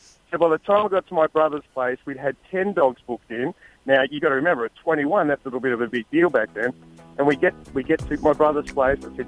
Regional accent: Australia; obviously we're all Australian and we've just gone from a really nice home into a 200-square-foot place.

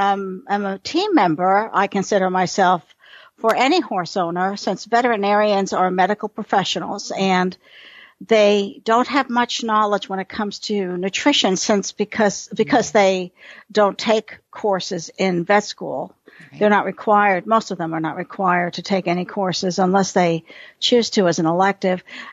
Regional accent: New York City, New York, United States; I'm a city girl. I grew up in New York City. I didn't know where milk came from.

